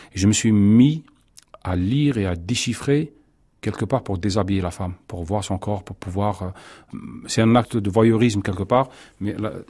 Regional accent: Algeria; first language Algerian Arabic; c'est la langue de ma mère, la langue de mes parents, de mes grands-parents, c'est la langue de ma vie, c'est la langue du réel, c'est ma langue en tant qu'algérien.

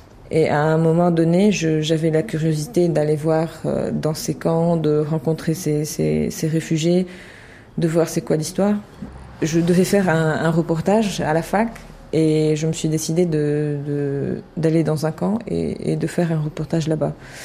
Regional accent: Beirut, Beirut Governorate, Lebanon; je suis née à Beyrouth, à Achafillé aussi.

